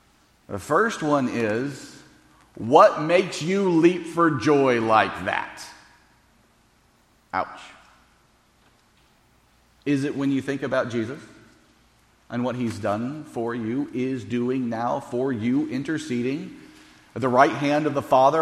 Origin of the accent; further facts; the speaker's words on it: Memphis, Tennessee, United States; I'm an NFL fan because I grew up in Memphis, And when I was growing up in Memphis, first off, it was called Memphis State, not University of Memphis.